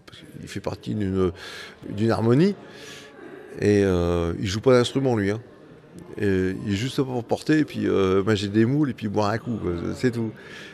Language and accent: French; Courrières, Hauts-de-France, France; also born or lived in Lens; Nous sommes originaires du bassin minier. Moi, je suis né à Courrières. J'ai vécu à Lens. Félix est né à Liévin.